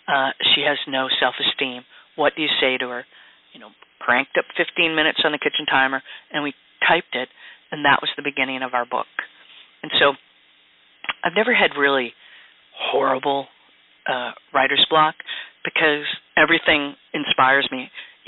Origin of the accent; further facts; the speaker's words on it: Wisconsin, United States; I was born and raised in Wisconsin.